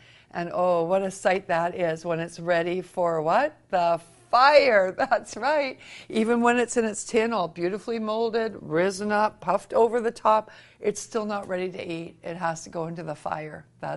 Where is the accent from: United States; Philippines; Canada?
Canada; And I'm Canadian. I've driven across my nation many times